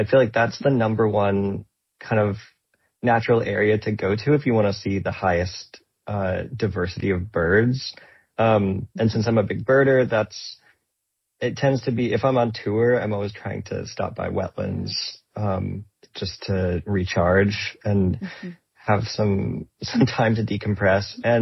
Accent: Oregon, United States; now in New York, United States; I'm from Oregon originally, and now I live in New York.

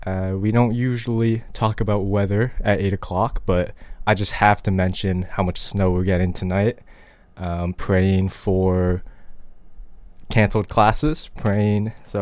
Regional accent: Syracuse, New York, United States; now in Burlington, United States; I know here we're projected like 8 to 16 inches here in Burlington, Vermont. And I know my hometown of Syracuse, New York, is supposed to get, I think, even more than

